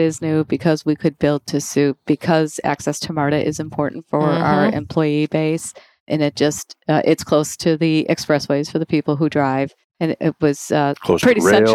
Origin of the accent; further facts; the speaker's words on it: Chicago, Illinois, United States; now in Atlanta, United States; I'm originally from Chicago, and we've moved around the country a bit for my different professional opportunities, and thrilled to be in Atlanta.